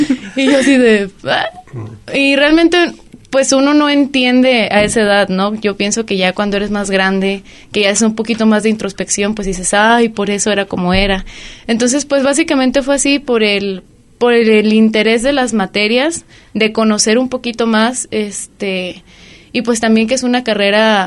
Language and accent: Spanish; Colotlán, Jalisco, Mexico; Bueno, yo soy originaria aquí de Colotlán. Pues desde, no soy nacida aquí en Jalisco, pero desde que soy bebé mis papás aquí vivieron y pues aquí nos quedamos.